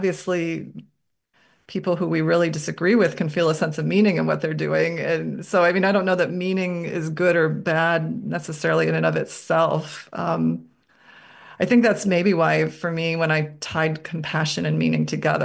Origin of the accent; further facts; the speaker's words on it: Midwest, United States; I was so socialized to believe I had to eat them, that I grew up in the Midwest, this is what you do.